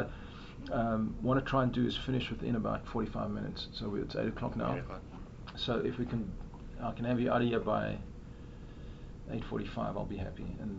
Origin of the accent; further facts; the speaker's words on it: Port Elizabeth, Eastern Cape, South Africa; From my accent, you can tell I'm not Native American. I grew up in South Africa, in a city called Port Elizabeth, went to University of Cape Town, studied actuarial science